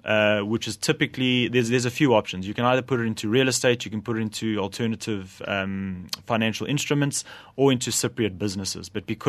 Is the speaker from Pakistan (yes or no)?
no; South Africa; I'm a South African